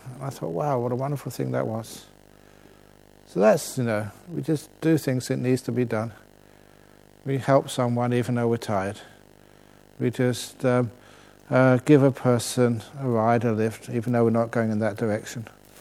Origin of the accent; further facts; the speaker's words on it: England, United Kingdom; I'm English.